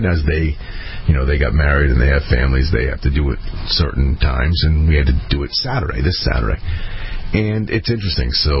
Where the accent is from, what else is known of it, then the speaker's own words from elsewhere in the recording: United States; I built a wall, and you guys, I'm American, you guys are Mexico.